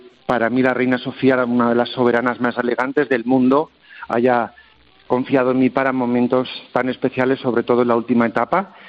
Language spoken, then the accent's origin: Spanish; Miguel Esteban, Castilla-La Mancha, Spain; tuve que ir desde mi pueblo de La Mancha, Miguel Esteban